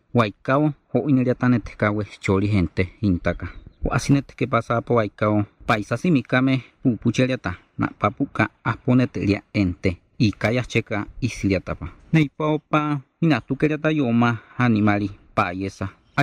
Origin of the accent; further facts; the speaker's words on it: Mesa Colorada, Sonora, Mexico; also born or lived in Mochivampo; En la actualidad tengo 30 años. Nací en Mochivampo, Álamos, Sonora, el día 21 de febrero de 1975. Yo soy de Mesa Colorada